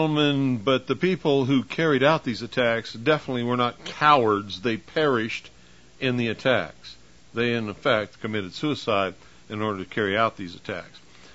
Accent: United States; I'm not a communist. I don't know about you. I'm an American.

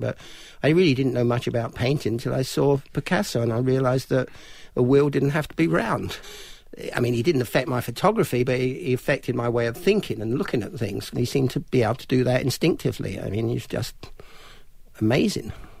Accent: London, United Kingdom; I don't know how I came from the East End to do what I did.

